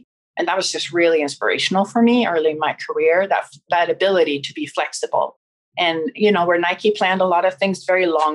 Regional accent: Stockholm, Stockholm County, Sweden; I grew up in Stockholm

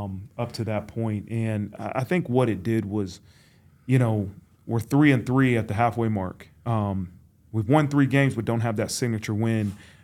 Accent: Dayton, Ohio, United States; I mean, that's when I was really, really growing up in Dayton, Ohio.

